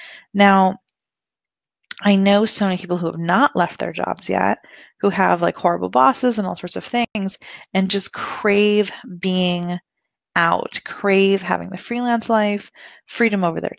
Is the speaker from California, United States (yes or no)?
yes; California, United States; And it's interesting because I grew up in Silicon Valley